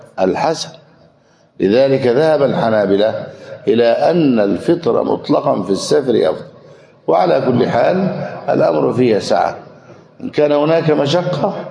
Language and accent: Arabic; Egypt; يعني حفنتين من الرز اللي هو غالب قوت أهل بلدنا مصر.